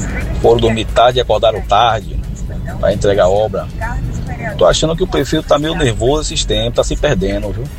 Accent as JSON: {"language": "Portuguese", "region": "Bahia", "country": "Brazil", "said": "Mas assim, eu como baiano, eu me sinto envergonhado com esses áudios."}